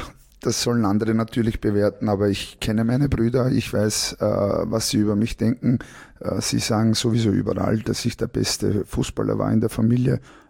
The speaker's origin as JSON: {"language": "German", "region": "Vienna", "country": "Austria", "tie": "born or raised there", "said": "Wir sind im 12. Bezirk aufgewachsen, Meidling."}